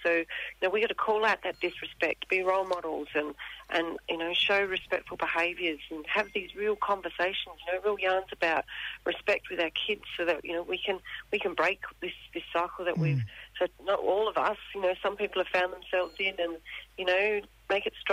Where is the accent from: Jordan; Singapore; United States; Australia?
Australia; Adelaide, South Australia; So I'm a proud young Kanjara Wirangal woman. I'm from South Australia, Adelaide, Sojourner Way. And I now live on the lands of the people of the Kulin Nation